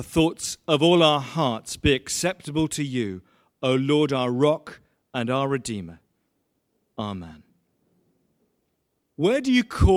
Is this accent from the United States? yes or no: no; England, United Kingdom; now in Australia; Since I was born and raised in England, and I've got my Australian passport, the country in which my dad was born and generations before him. Two nations, two homes. One of my past and one of my present.